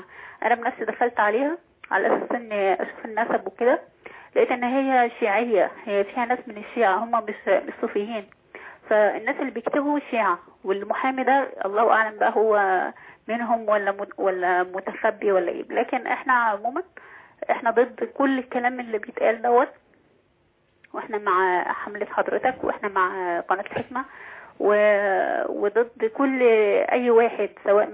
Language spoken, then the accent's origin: Arabic; Aswan Governorate, Egypt; أنا من مصر وأنا من الأشراف وأنا من النوبة من أسوان